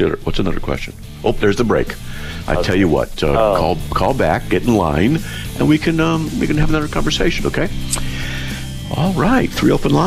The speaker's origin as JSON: {"language": "English", "country": "United States", "said": "Yes, it is. It's a term for a nation. It's a term for a nation. Yeah. I was born in America."}